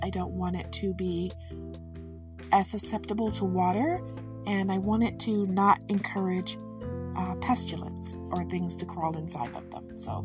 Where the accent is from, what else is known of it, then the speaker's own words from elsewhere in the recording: Michigan, United States; I'm from Michigan. I love Michigan. I'm made of the things from Michigan.